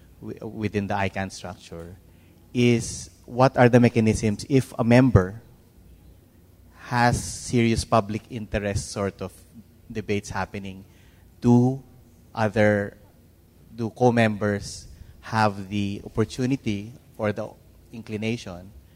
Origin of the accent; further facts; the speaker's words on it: Philippines; from the Philippines.